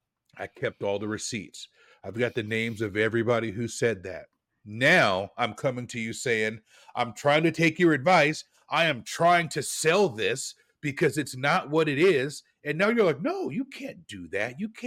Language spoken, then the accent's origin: English; Portland, Oregon, United States; many gyms around Portland, editorial comment, Portland, Oregon, my hometown, have had an adjacent Pokestop that is not a gym with a slightly different name.